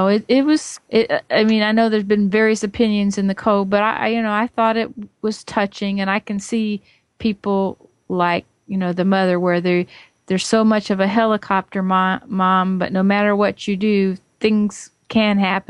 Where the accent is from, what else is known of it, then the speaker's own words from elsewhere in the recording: Atlanta, Georgia, United States; from the Atlanta area in Georgia.